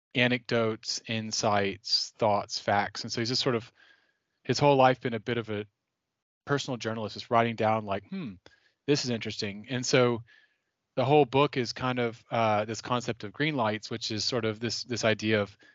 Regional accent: Austin, Texas, United States; he's from Austin, Texas. That's my hometown.

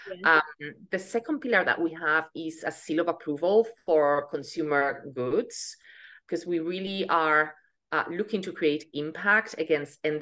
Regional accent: Spain; also born or lived in United Kingdom; now in New York, United States; Yes, I am in New York. I come from Europe. I am from Spain, and I lived in the UK for a long, long time. And I've been in the States now for 7 years.

